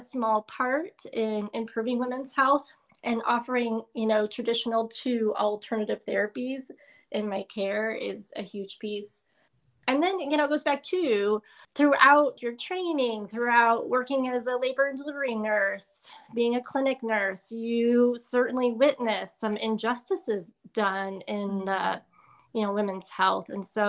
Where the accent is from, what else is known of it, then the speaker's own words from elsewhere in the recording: Illinois, United States; moved away as an adult; Personally, I was born and raised in Illinois and remained there up until 2018, so the majority of my life in Illinois.